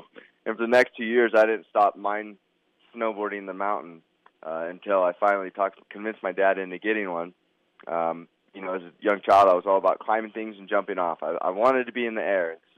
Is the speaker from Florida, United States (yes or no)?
no; Fresno, California, United States; I grew up in Fresno, which, if anyone knows where Fresno, California is, it's in the center of the valley. There's no mountains. It's all farmland.